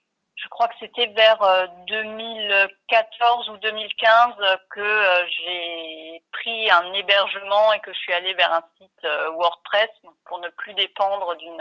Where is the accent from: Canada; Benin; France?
France; Strasbourg, Grand Est; je suis strasbourgeoise.